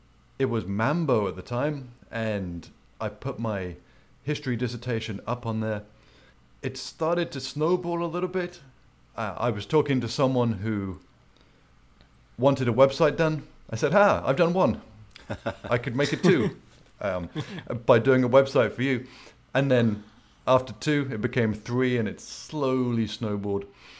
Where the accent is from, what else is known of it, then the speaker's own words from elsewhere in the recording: United Kingdom; now in Florida, United States; I am a British guy who left many years ago because of the lack of sunshine, and I now live in Florida